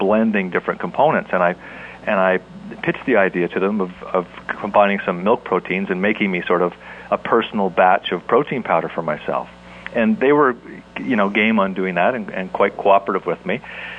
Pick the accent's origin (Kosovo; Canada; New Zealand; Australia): Canada; being a Canadian athlete. There wasn't a ton of stuff available in Canada